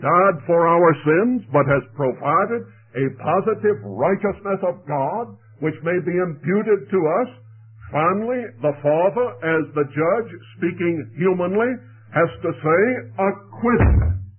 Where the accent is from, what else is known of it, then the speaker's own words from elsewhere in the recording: Charleston, South Carolina, United States; I have a brother who lives in Charleston, South Carolina, my hometown.